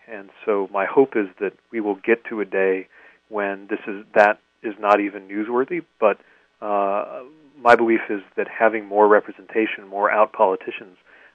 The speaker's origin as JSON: {"language": "English", "region": "Indiana", "country": "United States", "said": "makes it difficult for people in my home state of Indiana or yours of California to have a voice in presidential politics."}